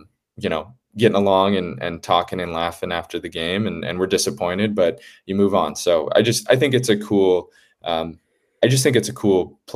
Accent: West Coast, United States; I mean, I love the US. I think it's a great country, and you kind of mentioned it, you know, I'm from the West Coast.

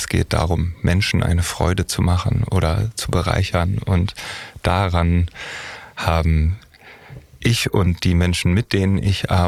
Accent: Bergedorf, Hamburg, Germany; Also ich bin ja aus Bergedorf, also genau genommen aus Boberg. Da weiß ich gar nicht, ob man richtig sagen kann, Hamburg.

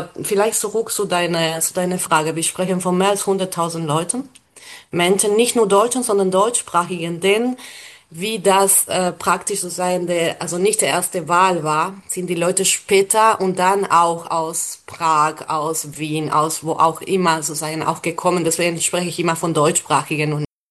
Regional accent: Argentina; komme ja aus Argentinien, dass ich mal in den USA war und ich sagte, ich komme aus Südamerika

